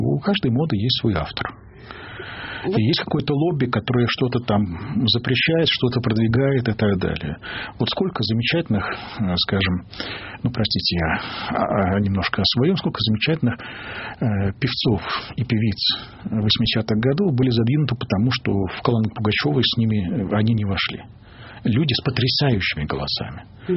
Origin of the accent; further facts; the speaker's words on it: Moscow, Russia; я еще и москвич